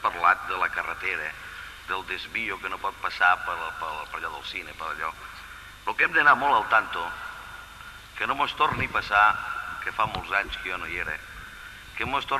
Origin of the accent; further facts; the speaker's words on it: Falset, Catalonia, Spain; Jo sóc fill de Falset, nascut a Cal Canut.